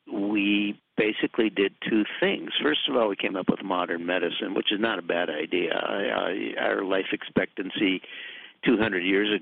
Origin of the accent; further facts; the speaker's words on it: Minneapolis, Minnesota, United States; a modern bridge in my hometown of Minneapolis, in the interstate highway system that crossed the Mississippi River, collapsed